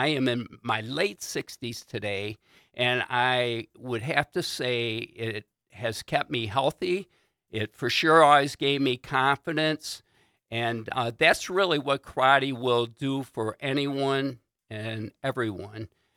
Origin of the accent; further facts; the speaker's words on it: Warren, Michigan, United States; I grew up in Warren, Michigan, on the streets, and it was pretty wild and crazy back then, right?